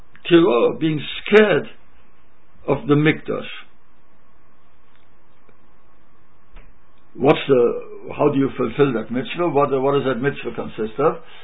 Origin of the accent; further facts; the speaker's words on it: England, United Kingdom; Even today, I come from England